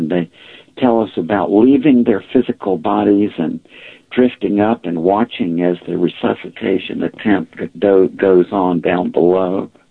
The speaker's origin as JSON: {"language": "English", "town": "Macon", "region": "Georgia", "country": "United States", "tie": "born or raised there", "said": "some of the people that I grew up with in Macon, Georgia, had already gone to medical school. I went to medical school in Georgia."}